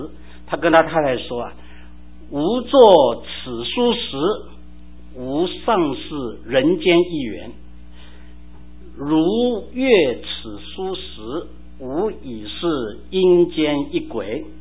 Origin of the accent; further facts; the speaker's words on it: Fuzhou, Fujian, China; 家，就是福州。我们的朋友啊，就开车带我们把福州想去的地方都去遍了